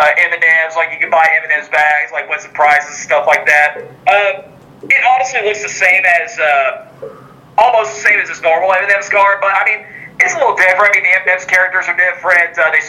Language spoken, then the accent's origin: English; Johnson City, Tennessee, United States; moved away as an adult; now in Murfreesboro, United States; I was from Johnson City, Tennessee, which is about a 20-minute drive from Bristol. But I moved to Murfreesboro, which is 45 minutes out of Nashville. I moved here to go to college.